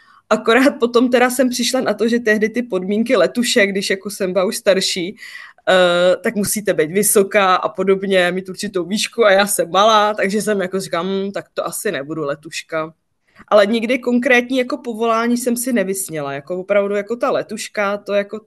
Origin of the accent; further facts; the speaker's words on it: Pardubice, Pardubice Region, Czechia; Já jsem vlastně žila opravdu v lokalitě, v místě, kde to nebylo úplně jako přesně, jako jak by to vypadalo jako vyloučená lokalita